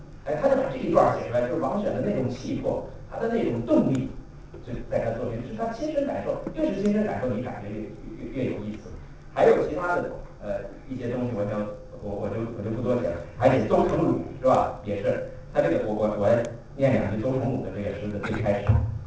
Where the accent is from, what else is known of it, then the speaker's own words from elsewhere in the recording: China; 和其他老师所表达的我们中国人的这个奋斗的历史